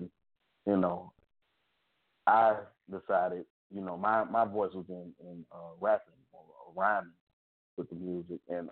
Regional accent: Rome, Georgia, United States; Well, I grew up in Rome, Georgia, and I come from a music background. My mother, she's a singer. My sister, she's a singer.

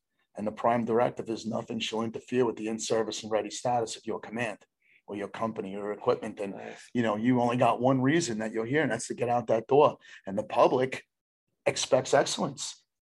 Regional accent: New Jersey, United States; I'm from Hudson County, man.

